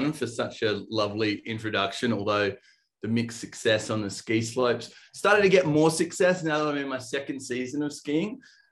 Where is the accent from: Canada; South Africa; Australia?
Australia; East Coast; moved away as an adult; now in Denver, United States; So for anybody listening or watching along, you might hear my accent. So I'm not originally from Denver, Colorado. I'm originally from Australia, the east coast of Australia, where my head office for Digistorm is located. So I moved over here the start of 2020.